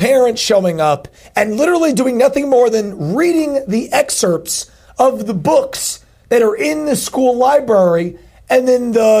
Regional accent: New Jersey, United States; good friend who is really doing amazing work with Moms for Liberty in my home state of New Jersey

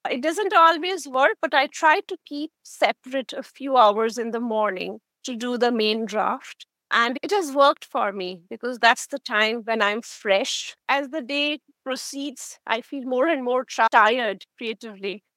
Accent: India; moved away as an adult; Yes, I'm from India. I came when I was 26.

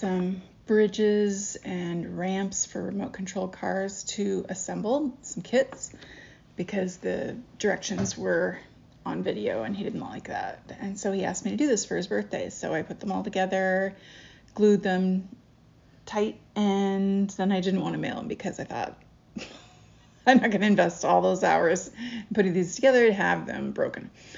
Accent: Iowa, United States; you go just west on 20, which is what I usually do to my hometown in Iowa.

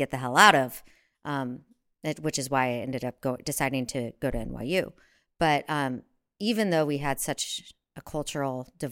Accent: Fort Worth, Texas, United States; I was coming from Fort Worth, Texas

